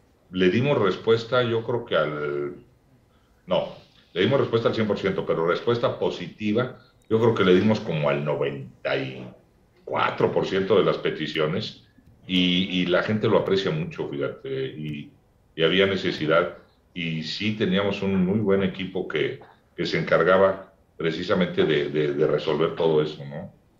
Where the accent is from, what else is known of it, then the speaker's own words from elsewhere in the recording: Baja California, Mexico; No hay quien le preguntes de mi estado que te diga soy bajo californiano.